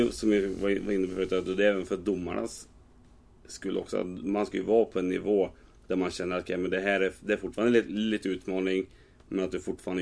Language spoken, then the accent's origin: Swedish; Värmland, Sweden; jag kan ju bara uttala mig för egentligen bara Värmland, i och med att det är där jag kommer från själv.